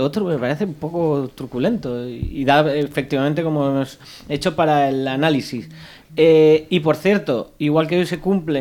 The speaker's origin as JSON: {"language": "Spanish", "region": "Valencian Community", "country": "Spain", "said": "para la gente que somos de la Ribera"}